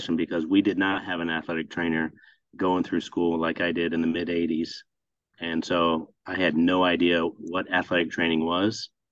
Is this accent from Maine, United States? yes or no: no; Fort Wayne, Indiana, United States; I'm from Fort Wayne, Indiana, and I went to Southside High School, which is a public school in Fort Wayne.